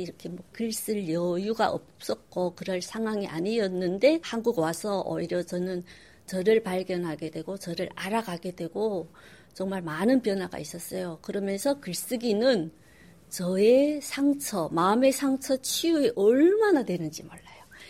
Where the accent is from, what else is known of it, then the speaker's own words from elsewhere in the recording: North Korea; now in South Korea; 저는 탈북민이지만 남한에 정착한 시 남한 사회의 한 이론이고 한 성원이긴 하지만 아직도 그 우리 그 정체성, 개체성에는 고향이 북한이라는 그 색깔이 완전히 이렇게 동화되진 않아 있어요. 내 색깔은 아직 있어요.